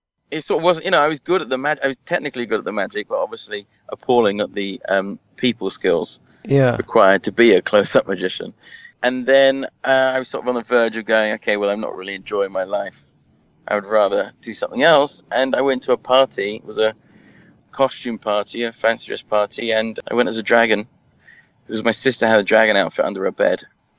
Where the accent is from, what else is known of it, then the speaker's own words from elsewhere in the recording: Forest Hill, London, United Kingdom; Southeast London, in this place called Forest Hill, on a rope park around there, which is, it's near Lewisham, I guess.